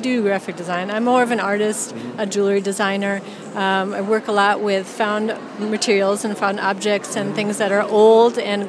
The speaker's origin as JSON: {"language": "English", "town": "Chicago", "region": "Illinois", "country": "United States", "tie": "born or raised there", "also_born_or_lived": "Seattle / San Francisco", "moved": "as an adult", "lives_now": "Florence, Italy", "said": "I grew up in the Chicagoland area. I also lived in Seattle and San Francisco before coming to Florence in 2000."}